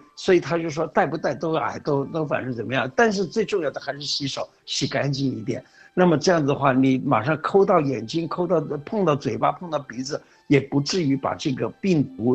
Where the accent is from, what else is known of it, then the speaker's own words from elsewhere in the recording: Taiwan; 在2003年非典流行的时候，我们台湾人呢、是这个并没有规定说你一定要戴口罩